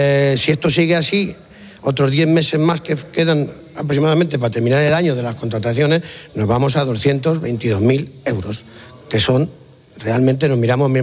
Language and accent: Spanish; Villarrubia de Santiago, Castilla-La Mancha, Spain; aquí en Villarrubia de Santiago, porque nosotros somos de Villarrubia de Santiago, vecino de Ocaña, a 12 kilómetros, que por cierto es el pueblo más antiguo de Castilla-La Mancha.